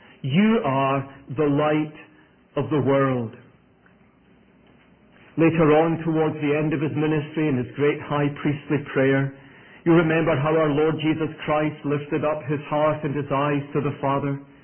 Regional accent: Scotland, United Kingdom; accent: Scottish; And while my accent may be a little different from what you're used to, you can console yourself that it's Scottish, and that should serve you well through the rest of the day.

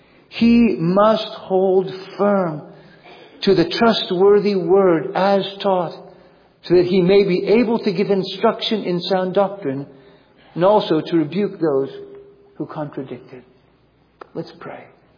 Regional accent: Virginia, United States; I grew up in Northern Virginia, so I thought, you know, wool and lamb chops

